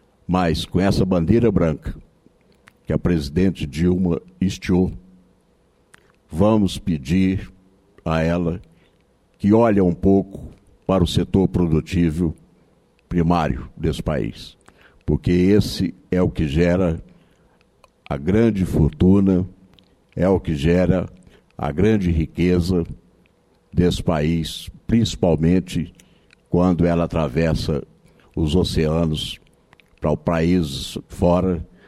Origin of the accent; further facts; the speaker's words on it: Goiás, Brazil; Sou goiano